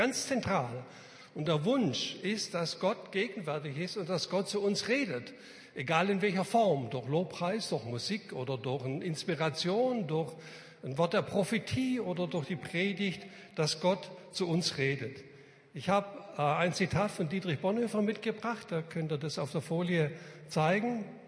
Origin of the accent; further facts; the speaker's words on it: Reutlingen, Baden-Württemberg, Germany; also ich komme aus Reutlingen, in Metzingen, da gibt es so einen Fabrikverkauf